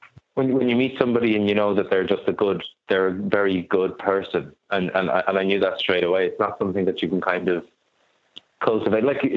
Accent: Maynooth, Leinster, Ireland; I'm not from Sligo, I'm from Maynooth, which is 40, 50 minutes on the train. But it was more so the departure of, like, I thought my life was going to be playing football with Maynooth and Kildare

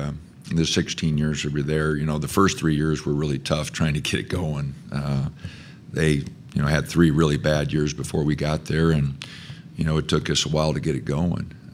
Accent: Nebraska, United States; Loved working at Creighton. Love Omaha. I'm from Nebraska.

